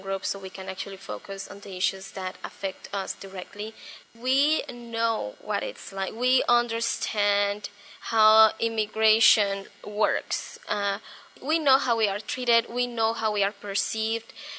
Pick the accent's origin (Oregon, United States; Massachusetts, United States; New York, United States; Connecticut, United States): Oregon, United States; Newberg; I'm from Newburgh, Oregon, and I am 29 years old.